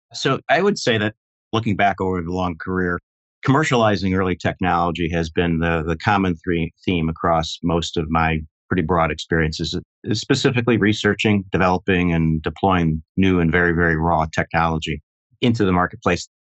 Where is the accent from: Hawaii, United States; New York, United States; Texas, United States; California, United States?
New York, United States; Rochester; here in my hometown of Rochester, New York, early 2000s.